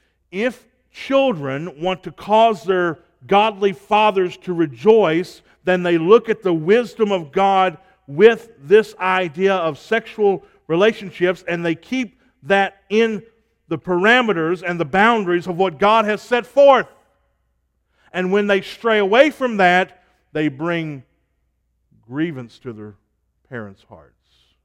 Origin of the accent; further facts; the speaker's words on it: United States; But given the direction of our country, given the wickedness of our leadership, I mourn.